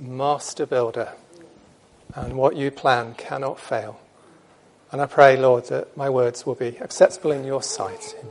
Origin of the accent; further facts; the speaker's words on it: Yorkshire and the Humber, United Kingdom; sorry about the short A's there, as I'm from Yorkshire originally